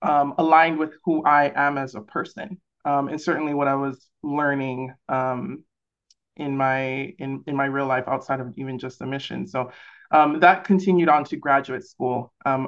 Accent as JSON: {"language": "English", "region": "Hawaii", "country": "United States", "tie": "born or raised there", "also_born_or_lived": "American Samoa", "said": "I was born in American Samoa, and raised in Hawaii, so I felt the draw to wanting to connect with my island people."}